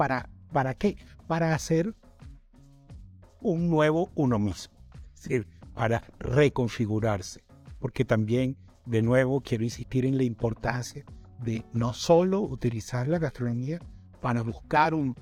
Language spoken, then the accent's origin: Spanish; Venezuela; me impresiona el modo como los venezolanos desconocemos las arepas colombianas